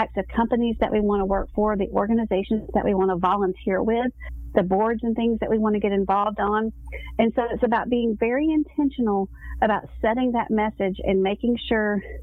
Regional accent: the South, United States; especially me, I was raised in the South and, you know, always grew up with a mom that's like, don't talk about yourself.

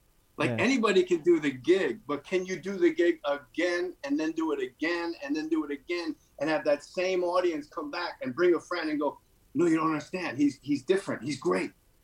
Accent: East Coast, United States; Yeah. I mean, East Coast. I'm glad I grew up on the East Coast. You know, I'm out here in California where people stab you in the back.

